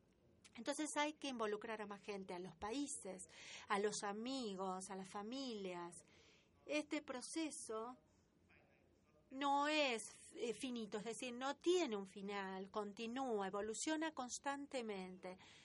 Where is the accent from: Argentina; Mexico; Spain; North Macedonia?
North Macedonia; Spanish is a second language; vengo de Macedonia